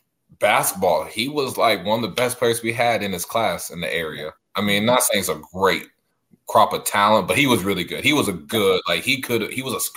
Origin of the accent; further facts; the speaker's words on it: Tyler, Texas, United States; I'm from Tyler, so you know it was a big football state.